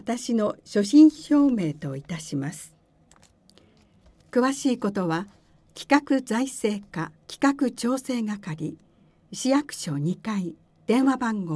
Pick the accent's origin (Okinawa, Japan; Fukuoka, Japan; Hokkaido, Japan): Hokkaido, Japan; Date; moved away; 私はこの町で生まれ育ち、一度は伊達市を離れましたが、戻るたびにふるさと伊達市の良さを実感してまいりました。